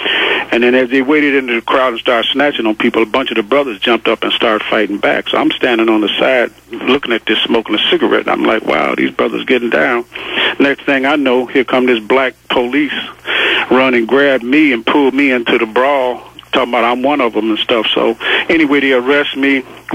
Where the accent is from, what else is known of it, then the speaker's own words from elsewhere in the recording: Detroit, Michigan, United States; As a youngster, I grew up in Detroit, and you know, Detroit is a racist city, and you know, we lived across. When we finally did move off the east side and move to the west side